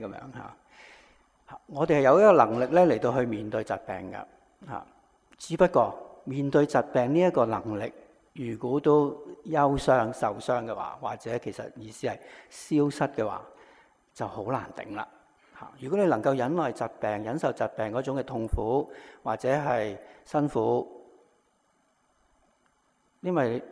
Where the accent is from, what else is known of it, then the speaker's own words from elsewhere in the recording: Hong Kong; born there; 为什么我出世在上海街715号的妈妈，阿哥在养和医院出世，弟弟在广华医院出世，为什么我在上海街出世？